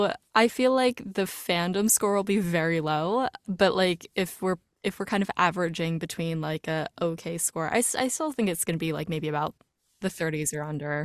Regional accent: New York, United States; I, for context, I'm a New Yorker.

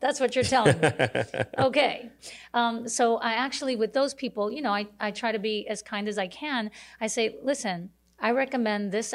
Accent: Brownsville, United States; moved away as an adult; I was born in Brownsville, yes.

